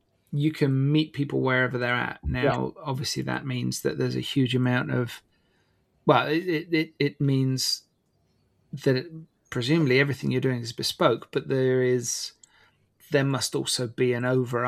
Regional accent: Ludlow, West Midlands, United Kingdom; Well, you know, I'm from Ludlow.

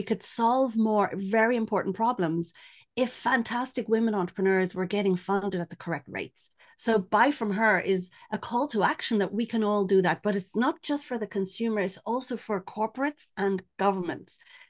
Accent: Ireland; accent: Irish; English is a second language; now in France; So I'm Irish and half Spanish as well, but living in France for 30 years.

